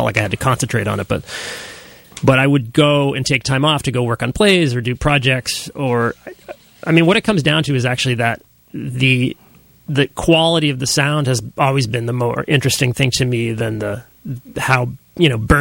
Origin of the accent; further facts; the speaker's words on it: Nova Scotia, Canada; I grew up in Nova Scotia.